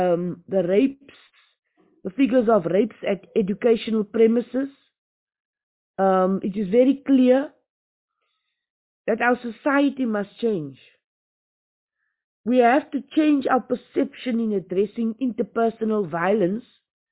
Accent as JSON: {"language": "English", "region": "Northern Cape", "country": "South Africa", "said": "you know, we are from the Northern Cape. I'm from the Northern Cape."}